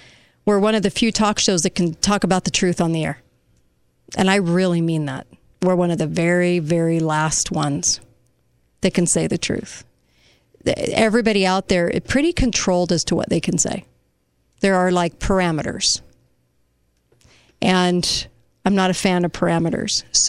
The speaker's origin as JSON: {"language": "English", "region": "California", "country": "United States", "lives_now": "Utah, United States", "said": "I came from California, and I moved to the state of Utah."}